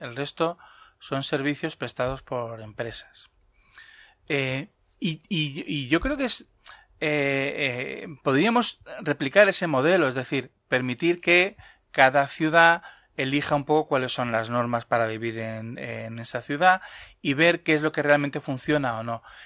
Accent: Spain; evidentemente somos españoles, nos vemos como españoles

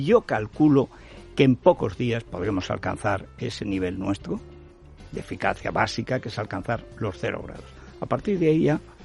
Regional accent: Orihuela del Tremedal, Aragon, Spain; en mi pueblo, en Orihuela del Tremedal.

